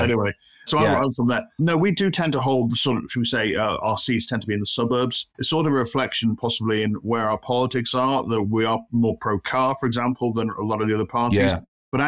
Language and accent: English; Wirral, North West England, United Kingdom; I'm from the Wirral. So the Wirral's basically got two bits to it. One bit of it's Birkenhead, which has a Scouse accent. And the other bit's got more of a Cheshire accent